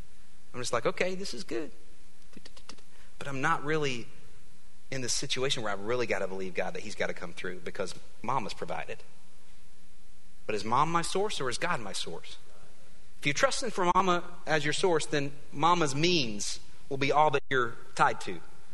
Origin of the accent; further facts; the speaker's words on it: United States; It would have been me making something happen because I'm an American. That's how we do it.